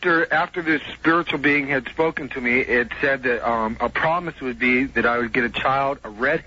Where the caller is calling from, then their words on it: Seattle, Washington, United States; I'm from Seattle.